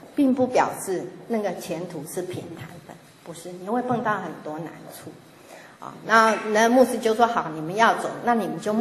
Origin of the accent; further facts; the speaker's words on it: Taiwan; 我们台湾话有一句话说，喝酒顶暗杯